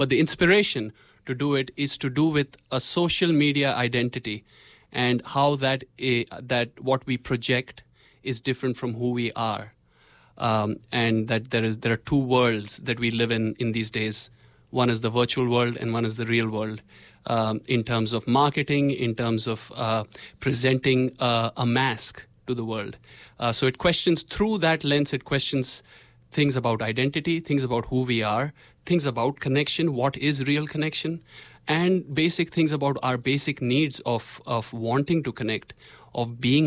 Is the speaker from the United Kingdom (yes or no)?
no; India; And I am not from the United States. I come from India.